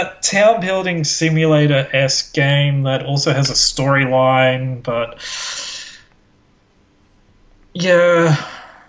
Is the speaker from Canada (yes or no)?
no; Australia; We're getting to our American audience. Yes, even though we are Australian.